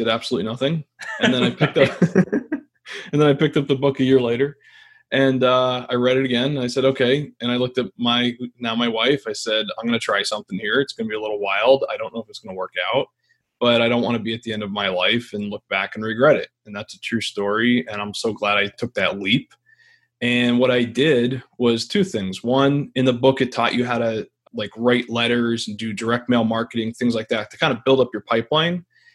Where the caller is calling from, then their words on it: New Jersey, United States; Well, calling in from New Jersey